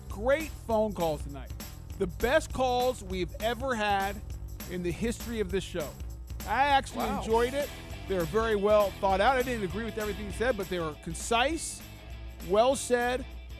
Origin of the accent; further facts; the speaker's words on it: Colorado, United States; I had 80 people there because I grew up in Colorado. I got 80 tickets